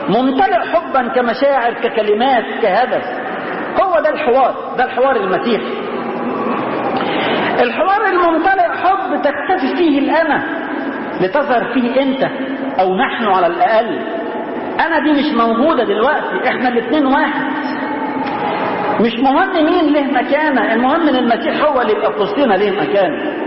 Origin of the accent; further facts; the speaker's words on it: Egypt; وعلى فكرة زعيف فينا كمصريين بصفة عامة